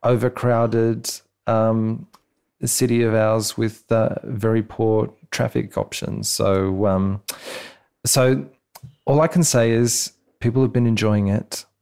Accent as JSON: {"language": "English", "town": "Canberra", "region": "Australian Capital Territory", "country": "Australia", "tie": "born or raised there", "said": "Yeah, well, and in Canberra, my hometown as well."}